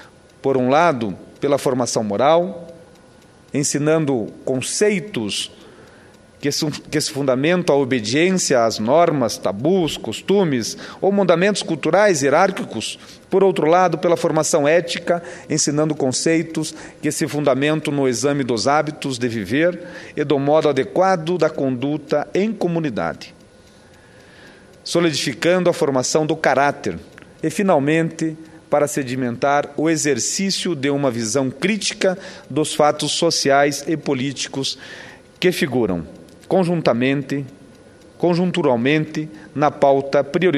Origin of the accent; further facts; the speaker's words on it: Ivaiporã, Paraná, Brazil; percorríamos dezenas de quilômetros até chegar ao município, à sede do município, Ivaiporã, minha terra natal.